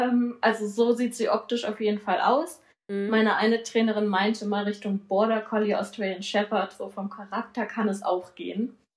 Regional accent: Schleswig-Holstein, Germany; ich komme aus Ostholstein oben, aus Schleswig-Holstein, wohne da an der Küste in Heiligenhafen mittlerweile

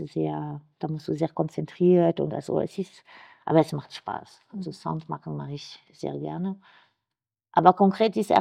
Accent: southern France, France; ich bin in Südfrankreich aufgewachsen und da haben wir das Riesenglück, die Fondation Meg in der Nähe.

